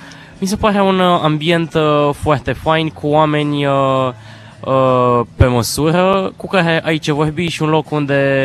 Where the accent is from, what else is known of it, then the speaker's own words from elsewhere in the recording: Iași, Iași County, Romania; Eu sunt cercetaș din Iași și cei din țară știau de mine și mă primeau.